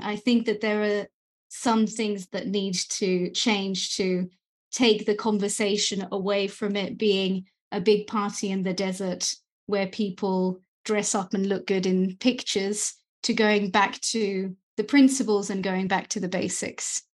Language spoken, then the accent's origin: English; London, United Kingdom; I came from London, obviously, so it was a bit of a marathon journey to go to Burning Man.